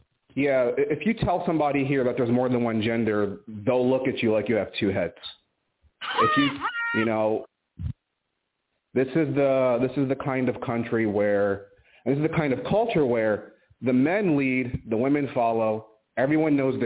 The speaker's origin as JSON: {"language": "English", "country": "United States", "moved": "yes", "lives_now": "Malaysia", "said": "I'm calling from Malaysia. I have nothing to sell you, sorry. just wanted to give you guys a shout out and ask for a Dom DeMarco. I'm living sort of the red pill lifestyle. I'm an American"}